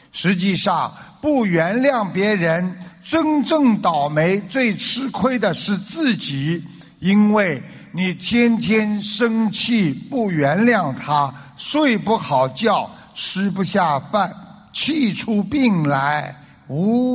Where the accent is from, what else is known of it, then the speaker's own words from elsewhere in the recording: China; 我们中国人讲冷静冷静